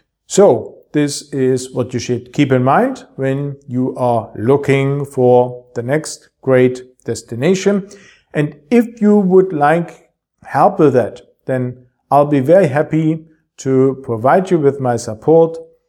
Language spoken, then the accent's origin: English; Germany; English is a second language; It just happened in my hometown a few weeks ago. Major bridge just crashed. And this is the Germany of 2024.